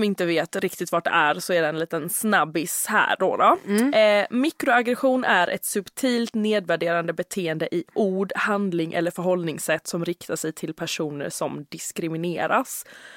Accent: Halmstad, Halland County, Sweden; om du undrar varför jag har dialekt, så jag är från Halmstad, men min pappa är från Dominikanska republiken

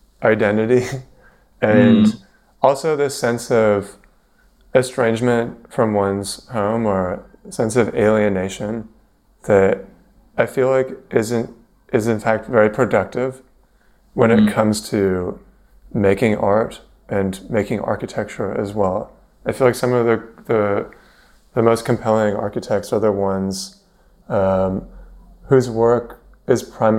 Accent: Vancouver, British Columbia, Canada; moved away as an adult; now in London, United Kingdom; I'm from Vancouver, moved to London 7 years ago

